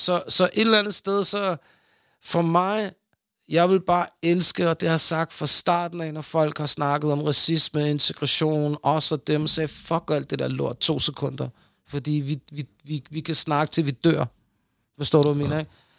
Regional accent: Pakistan; Nu, jeg er pakistaner.

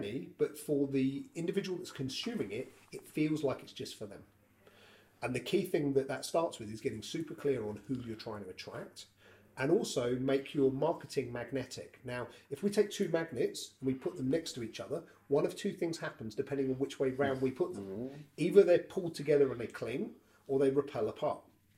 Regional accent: Southampton, South East England, United Kingdom; now in Cheltenham, United Kingdom; I don't come from Cheltenham. I live there, and I've been there for, I think, 15, 16 years. But I'm originally from Southampton.

